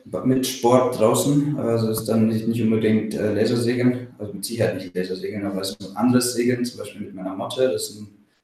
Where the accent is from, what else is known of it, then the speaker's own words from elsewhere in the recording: Bavaria, Germany; now in Kiel, Germany; Ja, aufgewachsen bin ich ja im Allgäu, also ganz auf der anderen Seite von Deutschland. Mhm. Und wohne hier in Kiel seit 2009 fest, zumindest mal im Sommer. Im Winter bin ich auch gerne in Bergen.